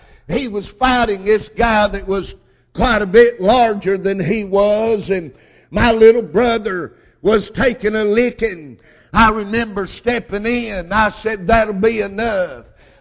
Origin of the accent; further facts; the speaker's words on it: Alabama, United States; I'm from Alabama, but I'm not able to play football anymore